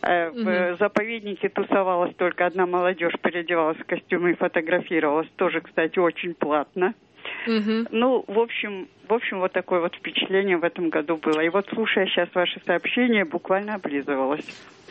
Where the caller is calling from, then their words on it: Yaroslavl, Yaroslavl Oblast, Russia; Я звоню из Ярославля.